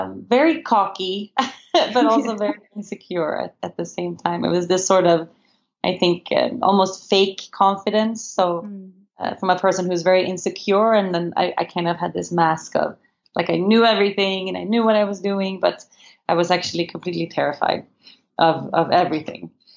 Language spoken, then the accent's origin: English; Uppsala, Uppsala County, Sweden; moved away as an adult; also born or lived in Stockholm / Costa Rica; now in Aruba; I live in Aruba. I've been living here for almost a decade, but I am originally Swedish. I was born and raised in Uppsala and in Stockholm. And I decided to leave Europe and to leave Sweden when I was about 18 years old